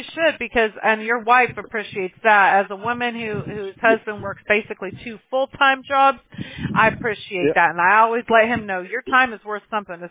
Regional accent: Mobile, Alabama, United States; born there; I was born in Mobile, Alabama, so I could say that. Only us fellow Southerners can say that.

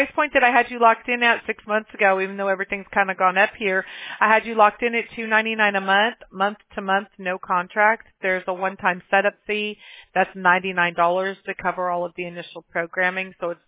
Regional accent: Mobile, Alabama, United States; born there; I was born in the South. I was born in Mobile, Alabama. I'm about as far south as you can get.

